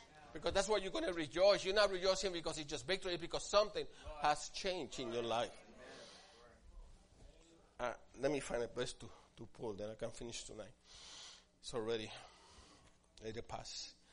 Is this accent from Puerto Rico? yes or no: yes; Puerto Rico; I'm different. I'm from Puerto Rico.